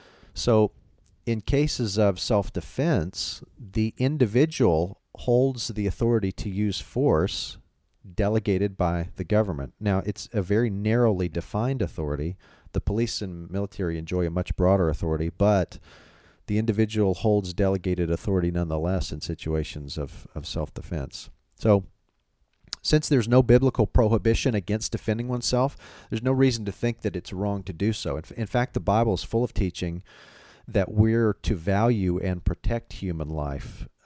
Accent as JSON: {"language": "English", "region": "Texas", "country": "United States", "tie": "born or raised there", "said": "Now, it's no secret that I was raised in Texas, and so there is a soft spot in my heart for street justice."}